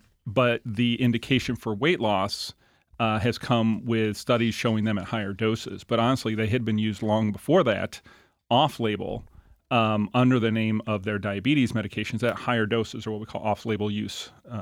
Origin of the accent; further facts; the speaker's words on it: Rochester, United States; I grew up in Rochester, trained outside the area, came back here in 2001, been here since